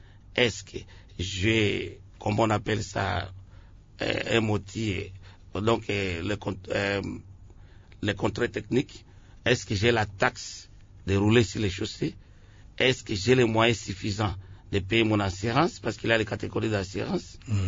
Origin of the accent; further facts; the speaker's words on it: DR Congo; en tant que Congolais d'abord